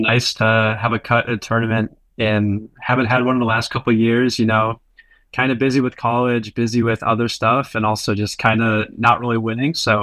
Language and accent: English; Chicago, Illinois, United States; So I'm definitely what I'd say a Chicago local. Grew up in that area in the suburbs.